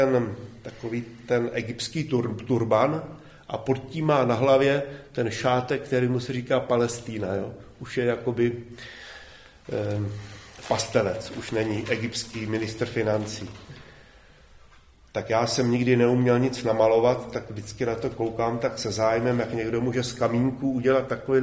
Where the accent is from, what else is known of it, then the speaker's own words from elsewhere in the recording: Litomyšl, Pardubice Region, Czechia; born there; já jsem narozený v Litomyšli